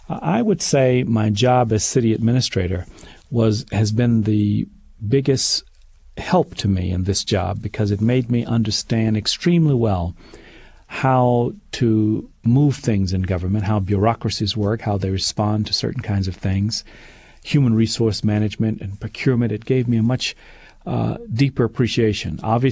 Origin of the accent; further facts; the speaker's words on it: Texas, United States; Well, I'm a Texan. I'm a native Texan. I grew up in Texas. That's where my family is, and I attended school down there, except in college.